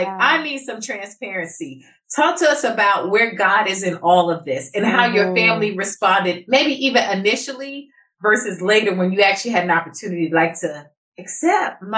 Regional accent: Brooklyn, New York, United States; So I'm from Brooklyn. So I get it.

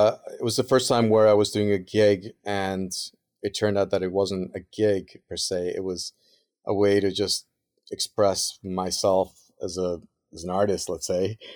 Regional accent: Andes, Venezuela; I grew up in the Andes Mountains of Venezuela.

